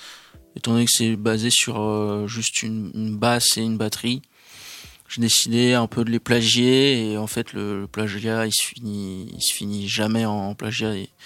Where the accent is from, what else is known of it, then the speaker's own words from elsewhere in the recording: Brest, Brittany, France; born there; Et je suis né à Brest.